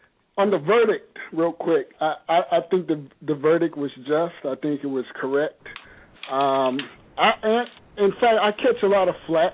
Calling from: Hawaii, United States; Calling from Hawaii.

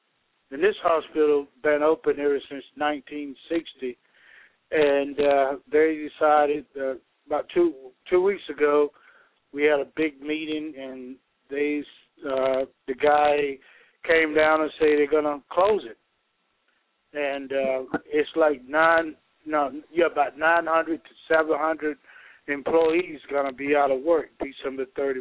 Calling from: Georgia, United States

